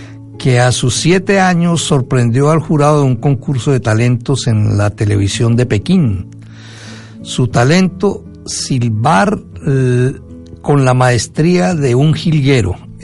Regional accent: Colombia; lo digo como colombiano. Colombia, mi tierra natal, ha debido cargar por décadas con una injusta fama

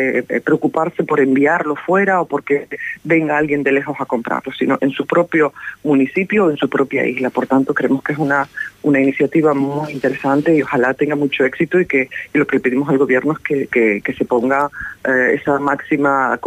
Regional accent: La Gomera, Canary Islands, Spain; yo soy de La Gomera

